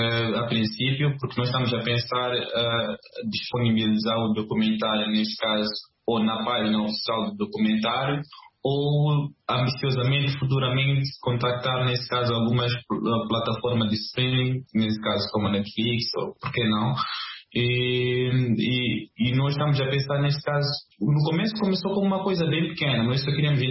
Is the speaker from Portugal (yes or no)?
no; Mozambique; Moçambique, porque é o sítio onde eu tenho mais familiaridade, é lá onde eu cresci